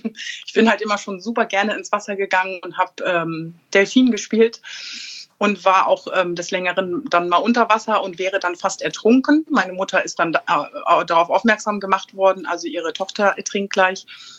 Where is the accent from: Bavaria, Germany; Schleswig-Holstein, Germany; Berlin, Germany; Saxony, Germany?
Schleswig-Holstein, Germany; Bad Schwartau; ich bin in Bad Schwartau groß geworden, da hat man mit Handball zu tun.